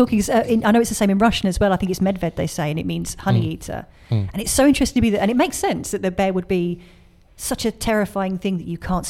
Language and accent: English; London, United Kingdom; I grew up in London, and, you know, in the city in London